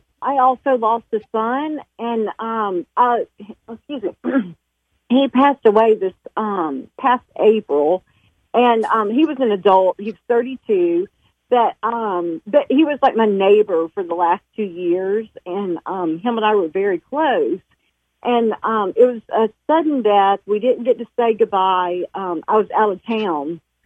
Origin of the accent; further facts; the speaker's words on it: Alabama, United States; Hey, thank you. I'm from Alabama.